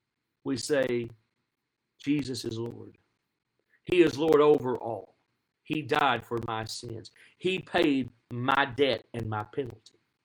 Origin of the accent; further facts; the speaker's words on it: Tennessee, United States; My home state of Tennessee.